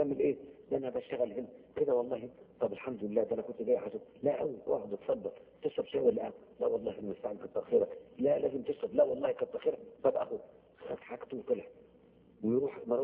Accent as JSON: {"language": "Arabic", "town": "Aswan", "region": "Aswan Governorate", "country": "Egypt", "tie": "born there", "said": "انا من مواليد اسوان"}